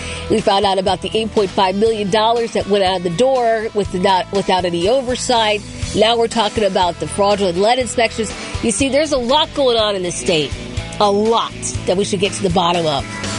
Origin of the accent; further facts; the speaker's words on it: Maryland, United States; I grew up in Southern Maryland. We don't hear about any of this stuff, right?